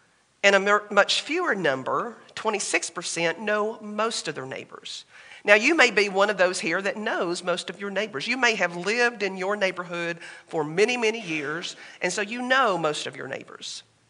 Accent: Pinson, Alabama, United States; That's the neighborhood that I grew up in just outside of Birmingham, Alabama, in a little town now incorporated.

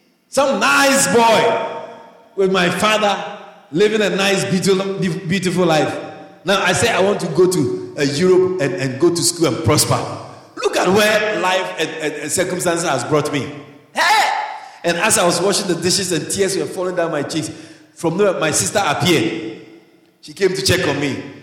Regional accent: Ghana; born there; I was born in Ghana, and there's something that we there's a word we use in Ghana when your father is a rich man.

